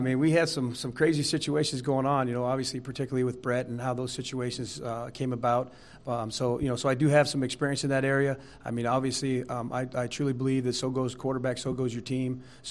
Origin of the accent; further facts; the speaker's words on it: United States; It's also exciting because it's my hometown. You know, it's where I grew up. You know, got a lot of friends. Obviously, my whole family still lives here.